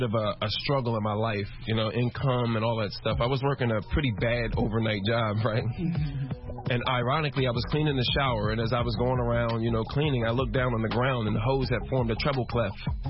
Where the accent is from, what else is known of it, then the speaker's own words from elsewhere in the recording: Springfield, Virginia, United States; My hometown is Springfield, Virginia. Newington, to be exact. It's about maybe 30 minutes from here. So I'm local, you know.